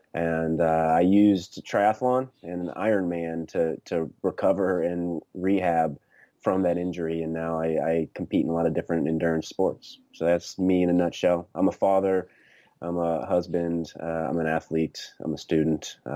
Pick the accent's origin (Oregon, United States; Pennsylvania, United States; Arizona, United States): Pennsylvania, United States; So I grew up in Western Pennsylvania. I was pretty active, loved sports, ended up going to the United States Naval Academy